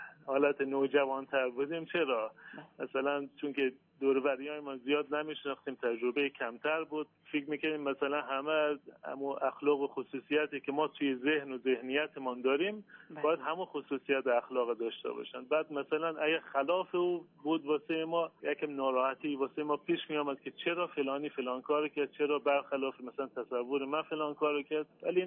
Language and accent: Persian; Iran; تحصیلات که تو همین ایران در دنیا آمدیم و تحصیلاتم از بچگی مثل بقیه مردم ایران همینج ادامه دادیم.